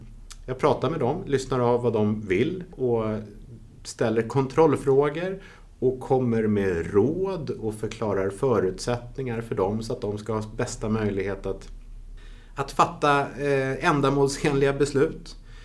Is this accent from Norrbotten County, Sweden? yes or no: no; Vallentuna, Stockholm County, Sweden; jag är en holländare som är uppvuxen i Vallentuna och Sverige.